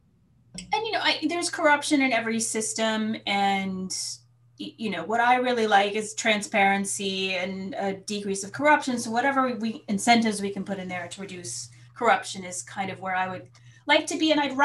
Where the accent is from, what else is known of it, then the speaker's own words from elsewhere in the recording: Texas, United States; now in Massachusetts, United States; But, you know, I'm from Texas, so in Massachusetts, I'm sort of center right. In Texas now, I'm like a flaming hippie communist.